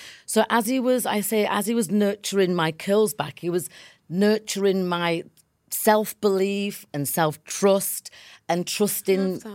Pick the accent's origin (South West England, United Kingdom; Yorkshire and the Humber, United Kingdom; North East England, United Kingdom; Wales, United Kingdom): Yorkshire and the Humber, United Kingdom; Leeds; And we have the same, like, lingo because we're both from Leeds